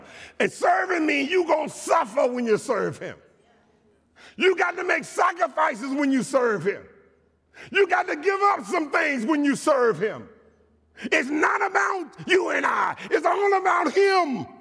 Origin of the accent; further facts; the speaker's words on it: Birmingham, Alabama, United States; now in Maryland, United States; I'm from Alabama. Birmingham, Alabama, amen.